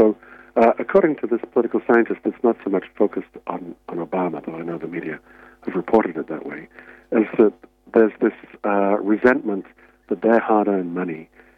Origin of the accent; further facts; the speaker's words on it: England, United Kingdom; now in Australia; I'm originally English.